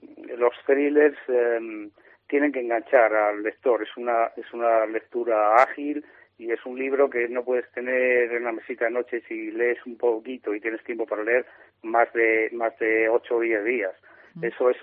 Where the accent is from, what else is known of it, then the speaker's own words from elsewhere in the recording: Castile and León, Spain; yo soy muy leonés y me gusta que se potencie lo nuestro y que la riqueza que se pueda crear quede en nuestra provincia